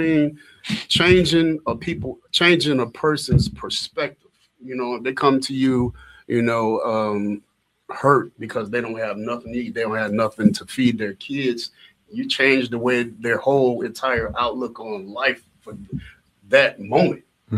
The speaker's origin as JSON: {"language": "English", "town": "Detroit", "region": "Michigan", "country": "United States", "tie": "born or raised there", "lives_now": "Muskegon, United States", "said": "I graduated Muskegon Heights, born and raised in Detroit."}